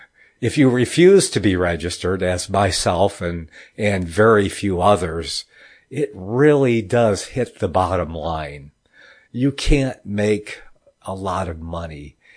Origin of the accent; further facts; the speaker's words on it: United States; I have the right to, as an American citizen, you know, in the land of the free, I have the right to not participate.